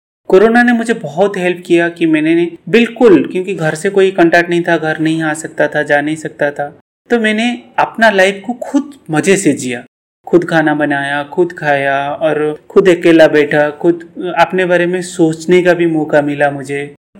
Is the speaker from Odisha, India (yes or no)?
yes; Odisha, India; आपको पता होगा पूरी कोणार्क, सातपुड़ा जो चिल्का लेक, और मेरे घर समुन्द्र के नजदीक है